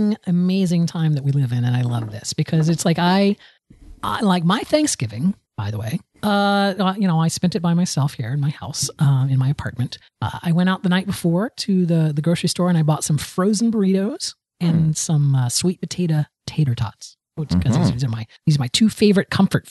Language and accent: English; the South, United States; I love sweet potatoes. I'm from the South, Toppy.